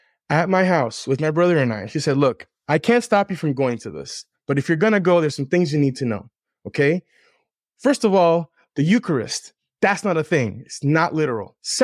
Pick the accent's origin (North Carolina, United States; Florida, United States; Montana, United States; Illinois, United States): Florida, United States; Miami; English is a second language; growing up in Miami in the 90s, I'm half Panamanian, half French, living in a culture where I don't look like most Hispanics.